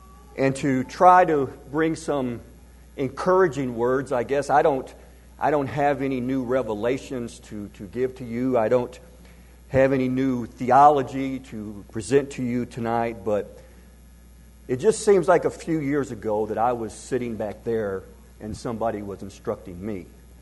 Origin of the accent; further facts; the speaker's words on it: Detroit, Michigan, United States; born there; moved away as an adult; now in Tennessee, United States; I was born on September the 12th, 1956, in Detroit, Michigan, to two Christian parents